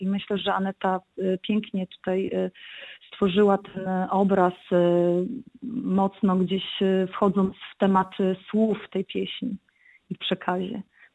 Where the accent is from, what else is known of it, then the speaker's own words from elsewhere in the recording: Sejny, Podlaskie Voivodeship, Poland; Obydwie pochodzimy z Sejm, więc jest bliska mi po prostu ta ziemia sejneńska